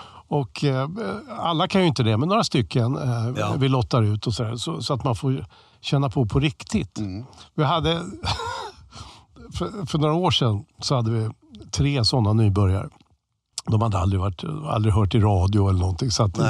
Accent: Linköping, Östergötland, Sweden; jag är från Linköping, Östergötland.

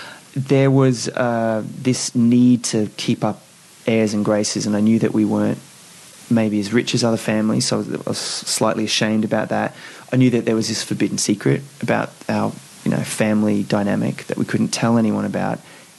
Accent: Brisbane, Queensland, Australia; I mean, yes, living in Brisbane, we were, at the time I didn't realise, but I guess we were quite poor.

